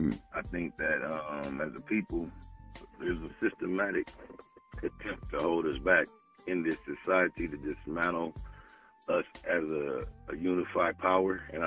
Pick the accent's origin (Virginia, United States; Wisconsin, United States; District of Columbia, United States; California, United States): California, United States; Compton; I'm from Los Angeles County. Mm-hmm. I was actually born in the city of Compton.